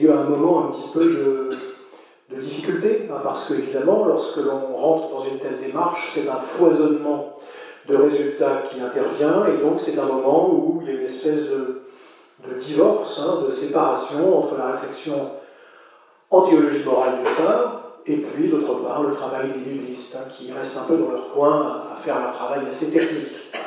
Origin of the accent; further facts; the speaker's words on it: Lille, Hauts-de-France, France; born there; Je suis né à Lille, donc vous voyez ce qui m'arrive ce soir.